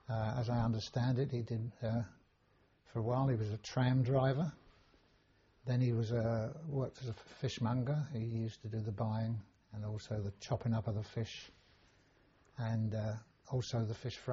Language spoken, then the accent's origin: English; Rye, South East England, United Kingdom; born there; Yeah, I was born in Rye, Sussex, on the 10th of June, 1923.